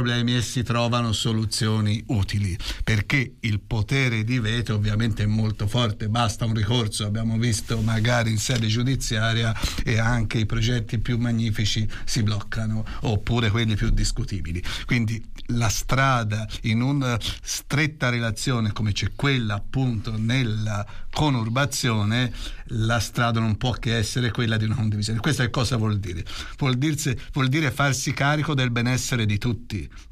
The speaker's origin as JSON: {"language": "Italian", "town": "Scandicci", "region": "Tuscany", "country": "Italy", "said": "io vengo da Scandicci, per cui mi ricordo se stavo finendo l'università in quei tempi o meno"}